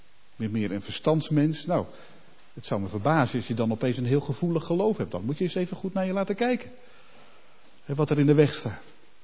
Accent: Netherlands; We komen uit Nederland, dat is ook wat, zegt ook wel iets over onszelf.

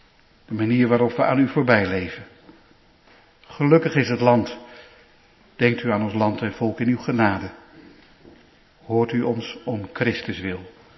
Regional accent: Canada; now in Netherlands; En dat we, ook al komen we uit Canada, dat we hier in Nederland in de kerk mogen zijn.

